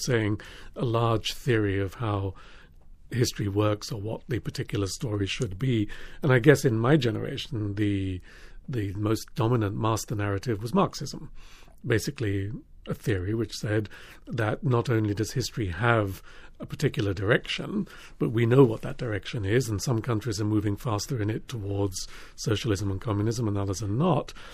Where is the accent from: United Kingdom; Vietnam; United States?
United Kingdom; England; my own childhood growing up in England